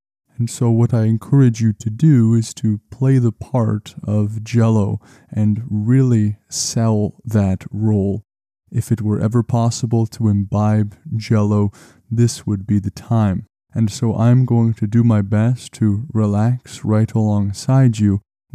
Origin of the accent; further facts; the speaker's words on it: Canada; CanadianGeographic.ca, which as a Canadian I must say is a great website